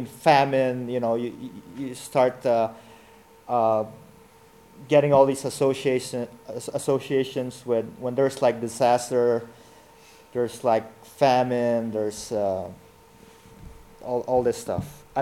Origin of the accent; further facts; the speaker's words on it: Philippines; I mean, growing up in the Philippines, you see like, what, Battle of the Bulge